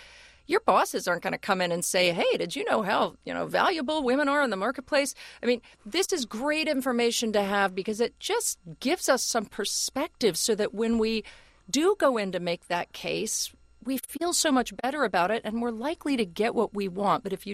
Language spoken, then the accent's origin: English; Ohio, United States; I'm so thrilled to hear that from somebody from my home state of Ohio